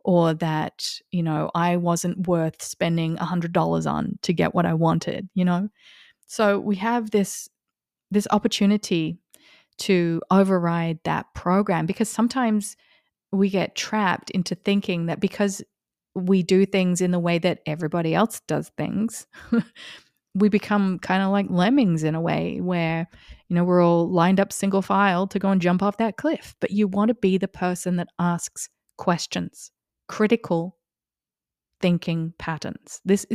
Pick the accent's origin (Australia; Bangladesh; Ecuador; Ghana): Australia; moved away as an adult; now in United States; It's the year I moved to America from Australia